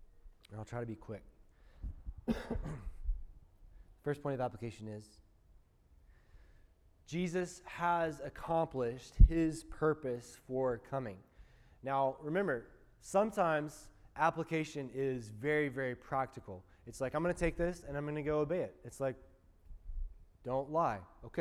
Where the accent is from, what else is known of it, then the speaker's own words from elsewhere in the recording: Talladega, Alabama, United States; Now, I grew up in Talladega, Alabama, about 5 miles from the racetrack.